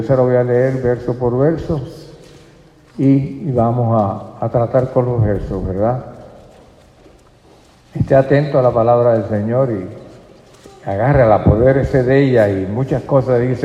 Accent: Puerto Rico; Nosotros, los que somos de Puerto Rico, tenemos también doble ciudadanía. Somos puertorriqueños y somos norteamericanos

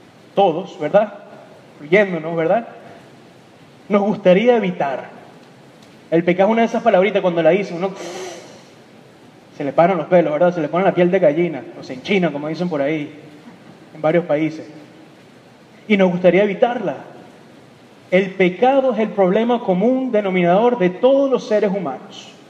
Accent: Venezuela; moved away; cuando yo estaba chiquito, hermano, en mi país, cuando se podía vivir allá, en la Venezuela de antes

